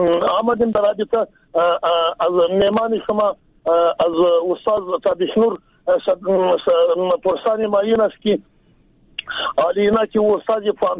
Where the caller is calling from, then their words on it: Afghanistan; از جوزیان. سلام بر شما